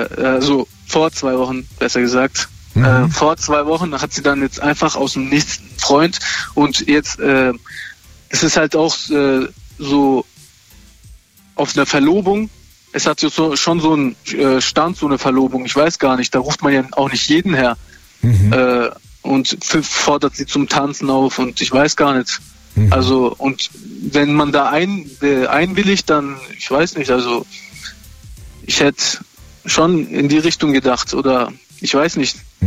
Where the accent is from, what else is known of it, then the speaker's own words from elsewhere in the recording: Stuttgart, Baden-Württemberg, Germany; Aus Stuttgart.